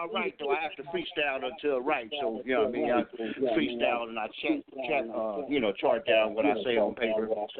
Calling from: San Francisco, California, United States; San Francisco, California.

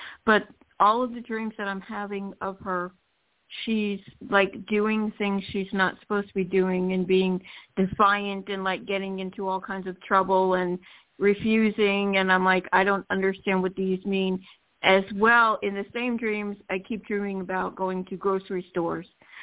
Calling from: Florida, United States; from Florida.

